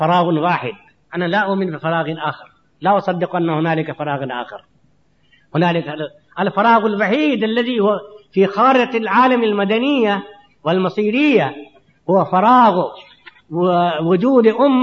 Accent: India; وإننا نحن أبناء الهند، أبناء القارة الهندية

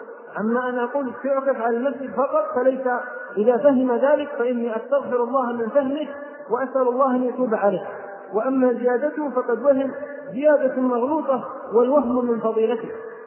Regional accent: Abha, Asir, Saudi Arabia; مثل ما سأل أحد العلماء عندنا في أبها

